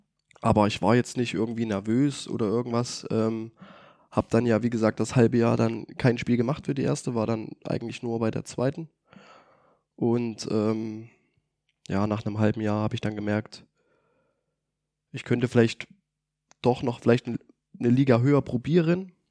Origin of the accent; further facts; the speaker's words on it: Greiz, Thuringia, Germany; Und ich komme aus Greiz, ich kenne in Greiz viele Leute